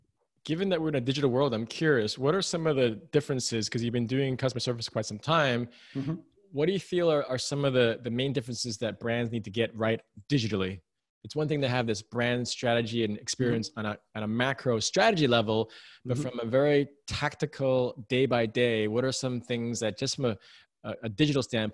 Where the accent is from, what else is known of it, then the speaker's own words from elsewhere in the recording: United States; it's just ridiculous how, as an American, trying to book something online